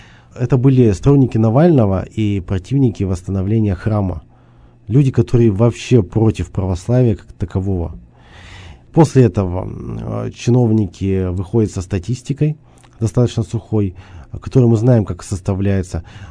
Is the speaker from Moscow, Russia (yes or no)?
no; Yekaterinburg, Sverdlovsk Oblast, Russia; как гость из Екатеринбурга